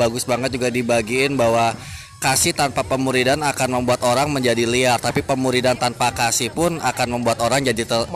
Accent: Bandung, West Java, Indonesia; terutama di kota gue sendiri ya, di kota Bandung

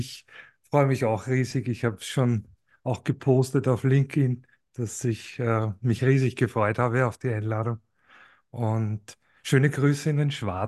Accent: Lower Austria, Austria; wo liegen meine Wurzeln? Die liegen im Waldviertel. Das ist eine Region in Österreich, so ziemlich genau in der Mitte zwischen Wien und Prag.

